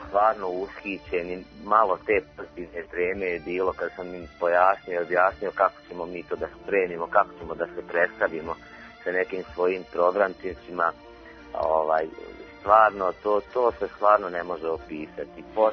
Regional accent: Bosnia & Herzegovina; Pogotovo što mi potičemo iz Bosne i Hercegovine, iz jedne sredine u kojoj je potrebna međusobna tolerancija i uvažavanje.

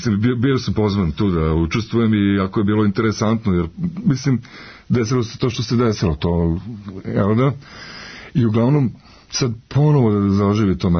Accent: Pristina, Kosovo; ja sam rođen u Prištini i tamo sam završio akademiju

